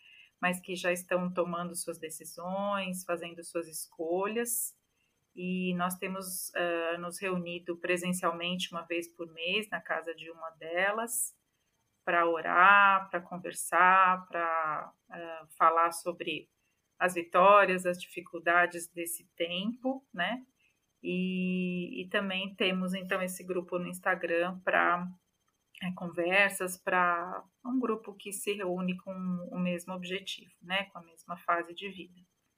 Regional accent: São Paulo, Brazil; moved away as an adult; now in Campinas, Brazil; sou presbiteriana desde que nasci. Nasci em São Paulo, vivi lá durante 30 anos e vim para cá porque o meu marido foi transferido para Campinas, e aí então eu vim com a família, né, morar aqui em Campinas, e faz 20 e pouquinhos, 22 anos que nós moramos aqui

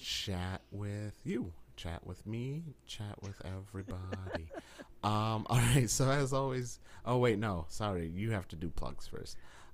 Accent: United States; So I'd like to get further here, maybe in my home country of the United Studies.

